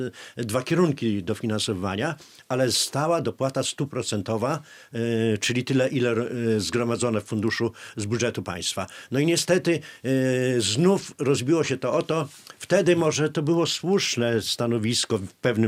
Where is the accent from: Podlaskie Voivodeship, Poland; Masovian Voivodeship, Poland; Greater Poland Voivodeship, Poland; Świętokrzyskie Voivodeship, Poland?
Podlaskie Voivodeship, Poland; I wtedy także był problem u nas na Podlasiu jednego z zakładów mięsnych.